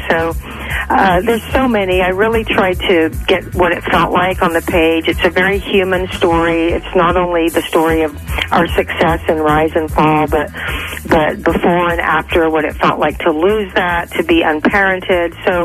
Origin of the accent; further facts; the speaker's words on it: Texas, United States; we both loved blues because I grew up in Texas, like I said.